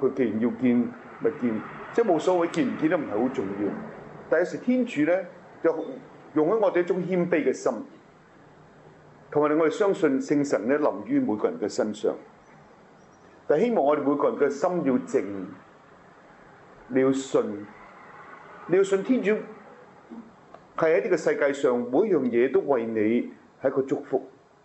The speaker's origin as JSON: {"language": "Cantonese", "country": "China", "said": "我哋中國人有個。有個言語啊"}